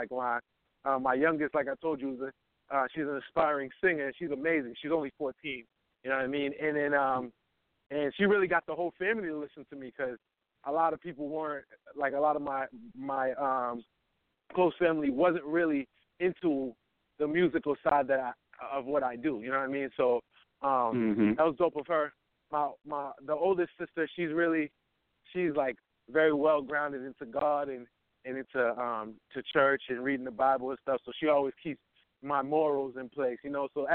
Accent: New England, United States; Oh, man, listen, I'm from New England. I'm in Boston, Mass. right now.

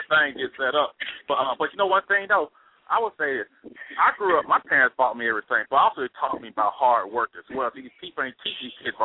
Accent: Montgomery, Alabama, United States; and we grew up in Montgomery, Alabama. So you already know the challenges then.

